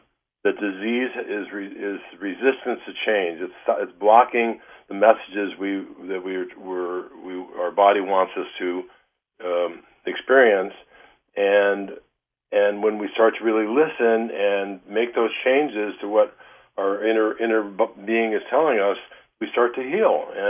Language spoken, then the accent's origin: English; Detroit, Michigan, United States; now in California, United States; You know, you and I grew up in Detroit.